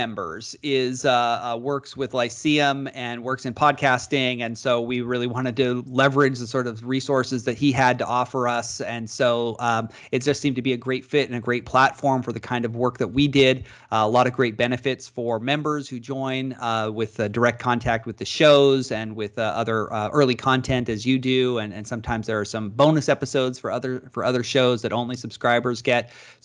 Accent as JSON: {"language": "English", "region": "Utah", "country": "United States", "tie": "born or raised there", "also_born_or_lived": "New York City", "said": "I grew up in Utah, but I ended up going to New York City to Pace University for my undergraduate degree."}